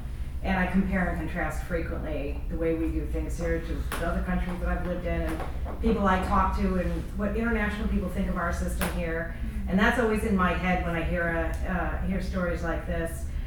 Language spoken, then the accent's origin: English; Chicago, Illinois, United States; And I'm from Chicago originally, and I'm so ashamed of what's happened there my whole life